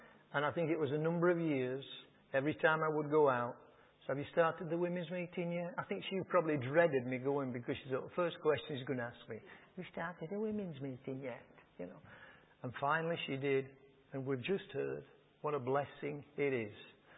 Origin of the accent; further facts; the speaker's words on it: Yorkshire and the Humber, United Kingdom; I'm a Yorkshireman.